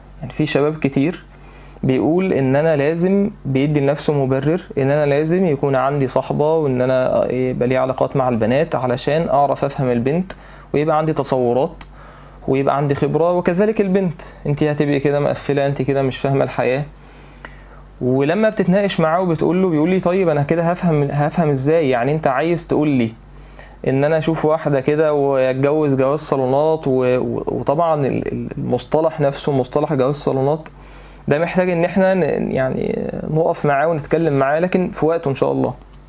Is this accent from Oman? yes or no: no; Egypt